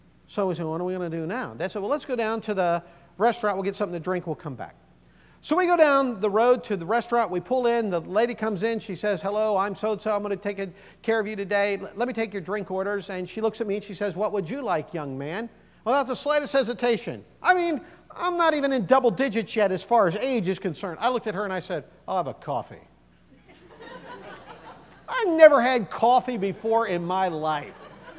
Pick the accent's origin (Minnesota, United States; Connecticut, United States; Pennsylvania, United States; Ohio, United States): Ohio, United States; Mansfield; I grew up 70 miles south of Cleveland, Ohio, in a town called Mansfield.